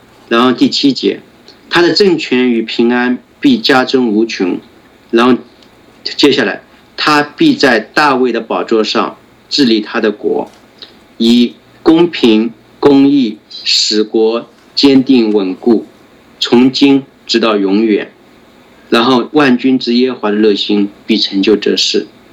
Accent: China; 那也就是说，若是像我们中国人的话是不可能的

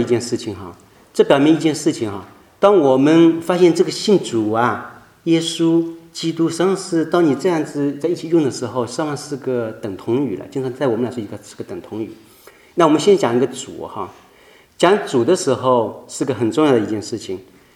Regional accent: China; 再打个比方，我是在江浙一带长大的

